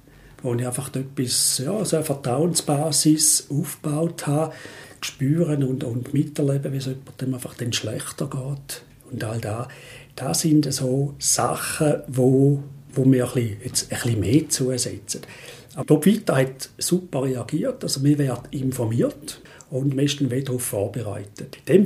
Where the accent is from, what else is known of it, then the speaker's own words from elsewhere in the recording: Heiligkreuz, St. Gallen, Switzerland; ich bin im Heiligen Kreuz aufgewachsen. Von dort hatte ich den Bezug und ich wohne am Bodensee, bin dort abgezügelt